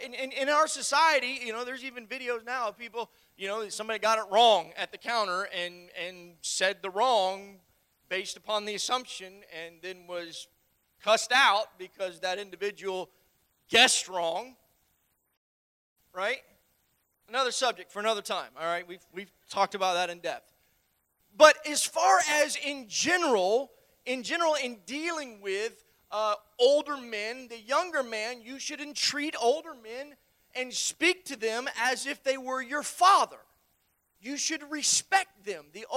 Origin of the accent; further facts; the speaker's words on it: the South, United States; No, ma'am, I'm just from the South.